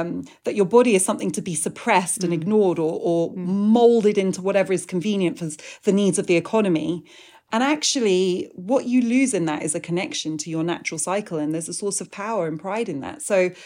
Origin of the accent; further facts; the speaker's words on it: United Kingdom; the way I grew up in Britain